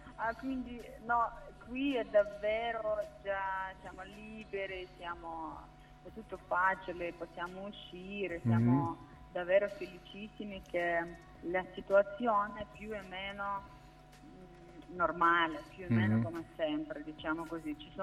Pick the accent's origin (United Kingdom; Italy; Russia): Russia; North Caucasus; Italian is a second language; now in Switzerland; io sono dalla Russia, del Caucaso, e vivo a Svizzera da 11 anni così